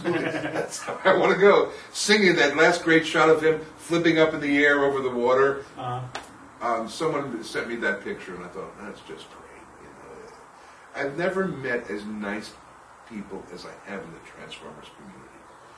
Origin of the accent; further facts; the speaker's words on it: New York, United States; from New York.